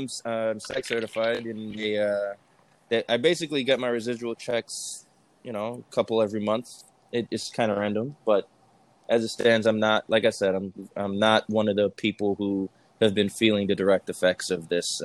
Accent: New York City, New York, United States; I'm 33 years old. I, you know, born and raised in New York City. Currently, I live in Brooklyn.

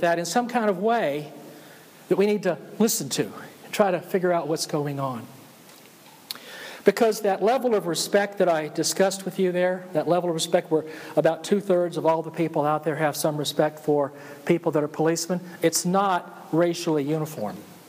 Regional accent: Forest Park, Georgia, United States; I'm from Forest Park, Georgia, and in July of 1964, I went to get my first driver's license

